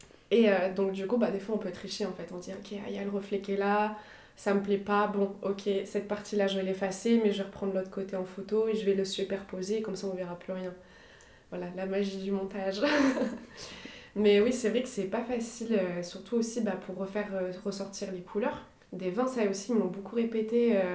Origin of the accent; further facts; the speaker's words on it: Nouvelle-Aquitaine, France; also born or lived in Royan; Je suis très très attachée à la Charente-Maritime également. Je me suis considérée entre que Charentaise et Périgourdine, les deux en même temps.